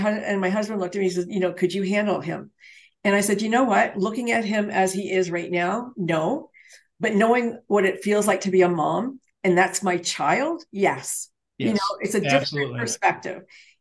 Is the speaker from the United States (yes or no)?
no; Canada; I'm a Canadian, I can tell them.